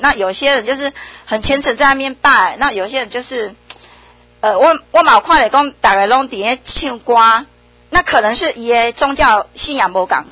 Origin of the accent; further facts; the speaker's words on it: Taiwan; 咱是港口的，咱就是台湾人，